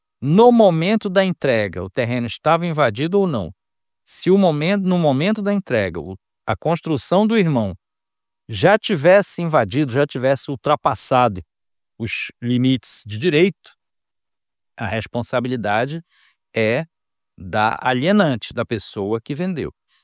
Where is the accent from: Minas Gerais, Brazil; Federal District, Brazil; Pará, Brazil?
Pará, Brazil; Belém; A dúvida de hoje vem aqui da minha terra, de Belém do Pará.